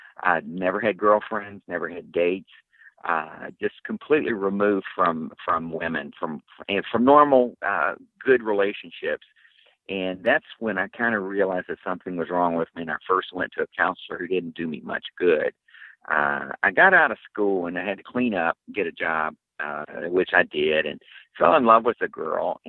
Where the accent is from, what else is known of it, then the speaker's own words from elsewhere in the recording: West Virginia, United States; I grew up in West Virginia, in coal mining country. That in and of itself was kind of a isolated environment.